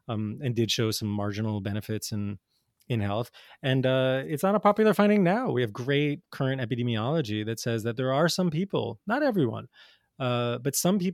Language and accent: English; New Jersey, United States; I grew up in North Jersey in the 80s and 90s, and I still remember just the pervasive fear and how my parents were so scared of just like going into Manhattan, you know?